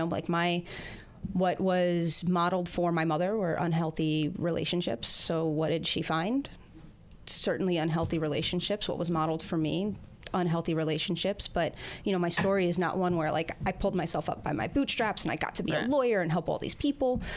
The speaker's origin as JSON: {"language": "English", "town": "Queens", "region": "New York", "country": "United States", "tie": "born or raised there", "said": "I grew up in Queens. I grew up in South Richmond Hill, Queens."}